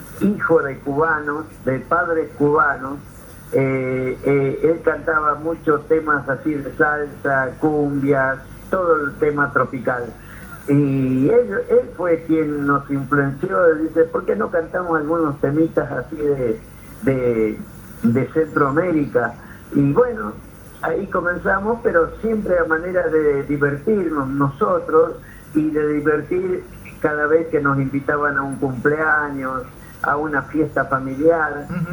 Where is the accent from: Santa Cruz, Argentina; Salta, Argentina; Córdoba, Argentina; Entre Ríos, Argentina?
Salta, Argentina; also born or lived in Buenos Aires; como buen salteño que soy, salí desde mi provincia cantando, pero nunca pensé que podría llegar a ser un artista reconocido